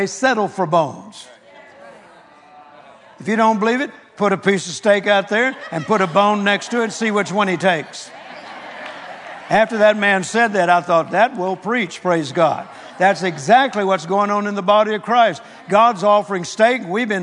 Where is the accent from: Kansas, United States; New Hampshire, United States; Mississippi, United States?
Mississippi, United States; Vicksburg; born there; See, I inherited that farm that I mentioned this morning where I was born in Vicksburg, Mississippi.